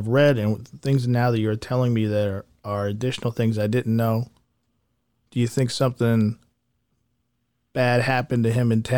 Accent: Pennsylvania, United States; I'm from outside of Philadelphia.

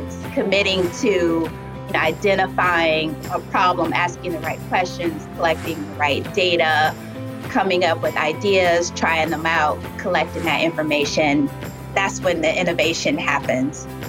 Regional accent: Detroit, Michigan, United States; also born or lived in Baltimore; So I was born in Baltimore and I was raised in Detroit.

